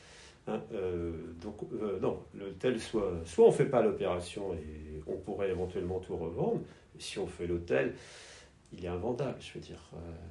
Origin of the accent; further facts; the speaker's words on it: Brittany, France; Moi, je suis breton, hein